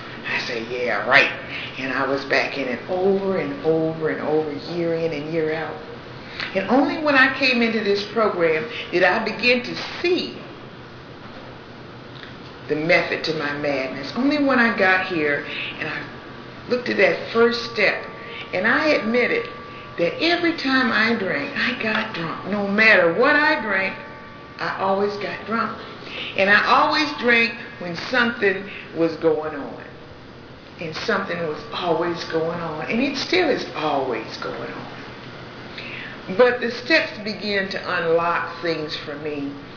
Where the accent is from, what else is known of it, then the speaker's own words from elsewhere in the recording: Michigan, United States; In Michigan, the boulevard is a pretty nice place to be in my hometown. That's where the doctors and lawyers lived.